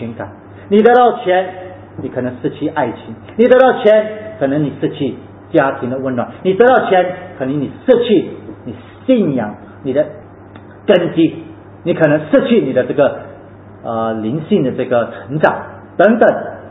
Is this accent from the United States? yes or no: no; China; 我们当然我们作为中国人，我们当然我们知道我们是属哪一个